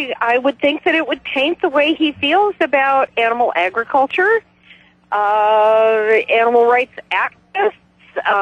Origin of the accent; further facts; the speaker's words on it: Bellevue, Idaho, United States; Oh my gosh. I'm from Bellevue, Idaho, class of 66.